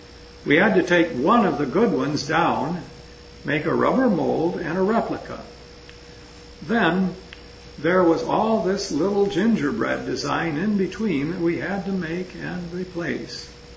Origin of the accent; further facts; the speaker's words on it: Italy; now in United States; I was a citizen, but I had to register as an enemy alien because I was from Italy.